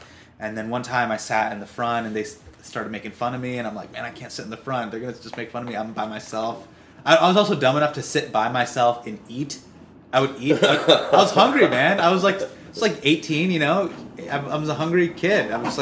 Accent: United States; I'm the American comic.

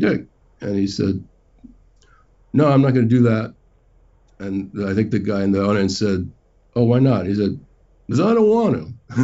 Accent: Baltimore, Maryland, United States; the Worldcon was in Baltimore, and I was from Baltimore

